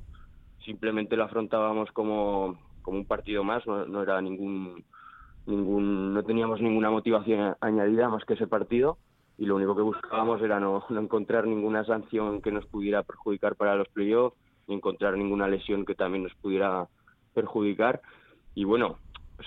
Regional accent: Jaca, Aragon, Spain; somos un grupo que somos todo de Jaca, somos como una gran familia

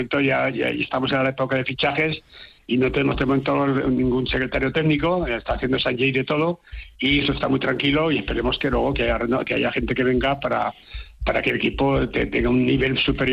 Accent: Aragon, Spain; yo como aragonés y el primero de Zaragoza, por supuesto.

